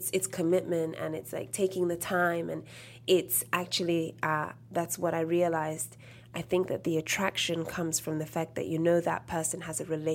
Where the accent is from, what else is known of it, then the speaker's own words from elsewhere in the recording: London, United Kingdom; I grew up in London. So okay. I grew up in London